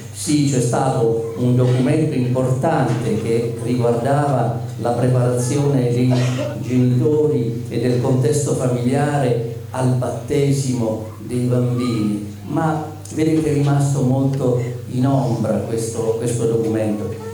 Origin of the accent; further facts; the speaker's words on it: Apulia, Italy; perché vengo dalla Puglia